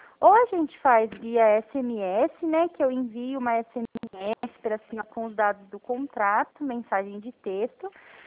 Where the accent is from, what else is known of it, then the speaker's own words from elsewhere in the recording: Bragança Paulista, São Paulo, Brazil; eu sou de Bragança Paulista